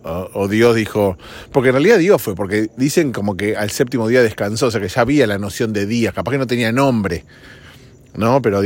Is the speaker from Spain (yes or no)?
no; Argentina; En mi país, en Argentina